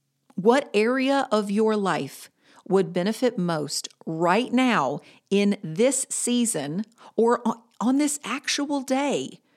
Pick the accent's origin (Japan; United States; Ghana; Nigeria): United States; Greensboro, North Carolina; The other two events are in DC and Greensboro, my hometown.